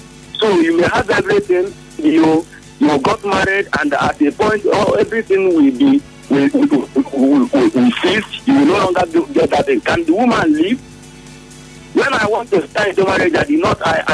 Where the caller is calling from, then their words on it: Bayelsa, Nigeria; Ibogene, Bayelsa State.